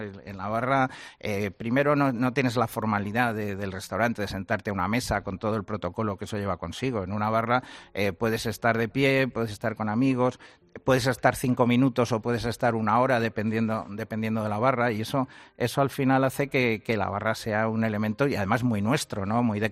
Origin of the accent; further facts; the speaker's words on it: Asturias, Spain; soy asturiano